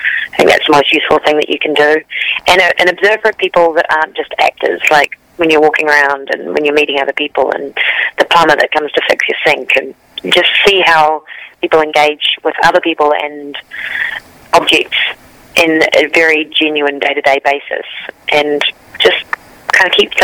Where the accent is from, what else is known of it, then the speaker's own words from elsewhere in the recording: New Zealand; But growing up in New Zealand, we had access to a ton of American and British film and television.